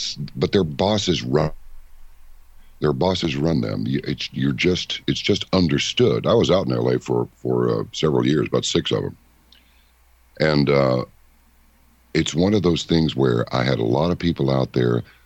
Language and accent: English; Texas, United States; Because I was from Texas and George W. Bush was president, and that put me on a blacklist right there.